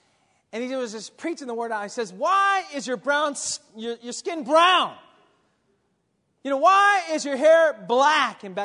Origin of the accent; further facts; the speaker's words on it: San Diego, California, United States; Honestly, for me, I was actually born and raised in San Diego. My mom was first-generation Filipino. When I was in San Diego, I actually thought I was white.